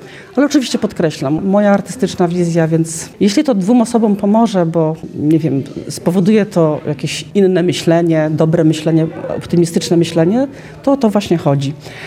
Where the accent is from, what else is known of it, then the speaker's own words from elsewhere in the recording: Podlaskie Voivodeship, Poland; chociaż mieszkam w tej chwili na Podkarpaciu, wiadomo, tam mieszkają grekokatolicy, ale doskonale wiedzą, że pochodzę z Podlasia